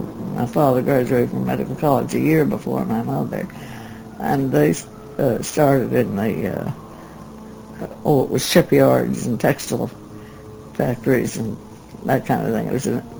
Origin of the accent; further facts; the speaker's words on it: Philadelphia, Pennsylvania, United States; I was born in Philadelphia. Never graduated from the girls' high school there. I never left Philadelphia until I went to college.